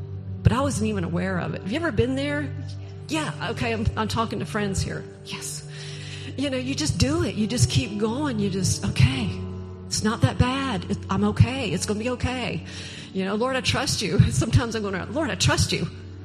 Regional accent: Currituck, North Carolina, United States; And then I'm from Currituck down the road.

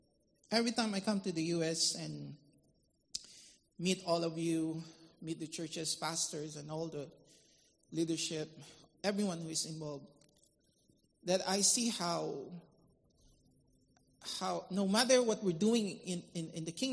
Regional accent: Philippines; I'm from the Philippines. I'm here with my daughters

